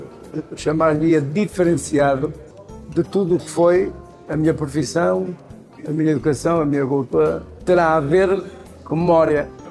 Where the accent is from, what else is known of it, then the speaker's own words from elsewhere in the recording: Penafiel, Porto, Portugal; born there; Eu próprio, no restaurante onde nasci, lidava com vinhos. Era obrigado a cheirar os vinhos. Porquê? Porque nós tínhamos um restaurante, tínhamos uma adega famosíssima em Penafiel